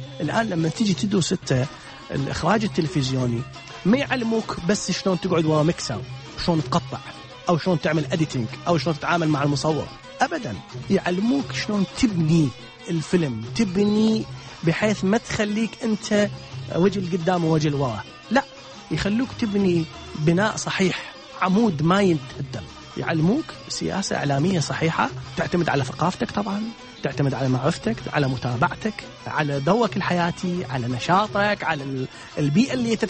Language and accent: Arabic; Iraq; moved away; أنا جت أيام أقول زين طلعت من العراق